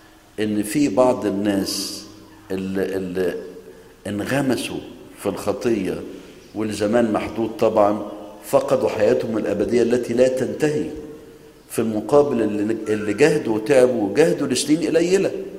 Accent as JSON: {"language": "Arabic", "country": "Egypt", "said": "في بعض الأعمال الأدبية عندنا في مصر بعض الكتاب عالجوا الفكرة دي"}